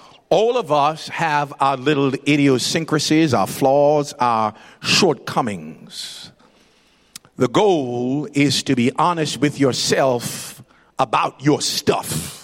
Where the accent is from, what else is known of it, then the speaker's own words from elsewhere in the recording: Clarendon, Jamaica; I say, I'm from South Clarendon, Jamaica. But I got a little Alabama in me.